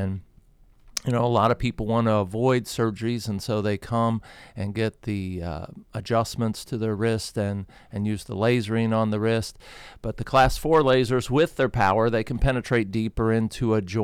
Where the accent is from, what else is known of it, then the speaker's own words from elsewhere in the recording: Ohio, United States; most people that know me know I come from Ohio, so I am a Buckeye fan